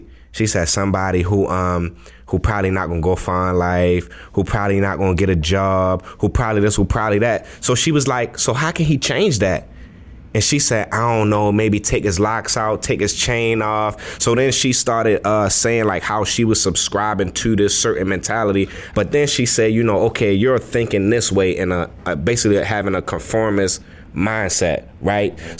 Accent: Baltimore, Maryland, United States; I grew up in Baltimore. Right. I'm subscribing to my culture, right?

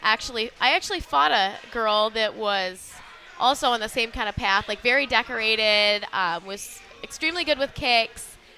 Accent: Hillsdale, Michigan, United States; Something. Hillsdale, Michigan.

